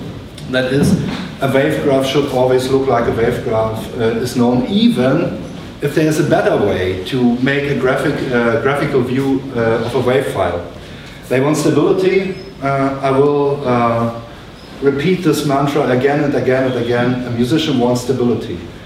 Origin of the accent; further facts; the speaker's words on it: Berlin, Germany; English is a second language; I'm from Berlin